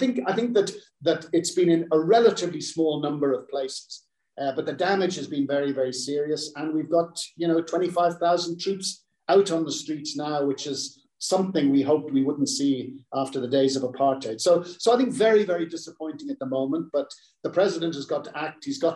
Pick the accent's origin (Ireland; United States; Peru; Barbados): Ireland; now in South Africa; You know, I'm a South African fan now because I didn't have a great Irish career.